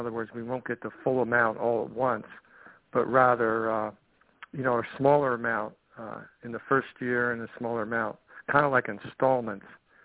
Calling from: Fairfield, Iowa, United States; I'm from Fairfield, Iowa, here in the Midwest.

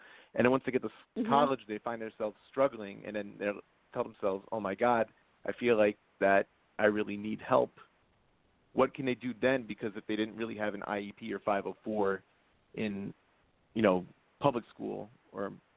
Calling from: East Northport, New York, United States; I'm calling from East Northport, New York.

